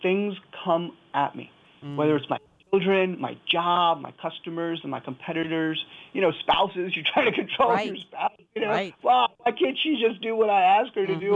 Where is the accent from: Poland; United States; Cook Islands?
United States; because I'm an American, I grew up here, I mowed lawns, I delivered newspapers